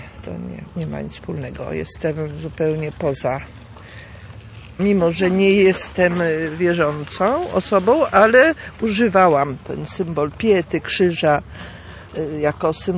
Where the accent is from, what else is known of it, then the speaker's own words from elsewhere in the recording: Gdynia, Pomeranian Voivodeship, Poland; born there; ja się urodziłam w Gdyni, ale nie byłam nigdy tak związana z Gdynią, ponieważ moi rodzice to byli z dwóch końców Polski, czyli mama z Lwowa, tato z Warszawy